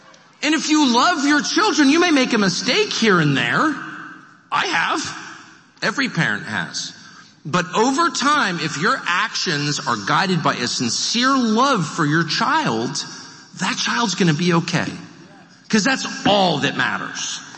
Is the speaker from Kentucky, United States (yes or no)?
no; Pennsylvania, United States; I'm one of you. I'm from Pennsylvania.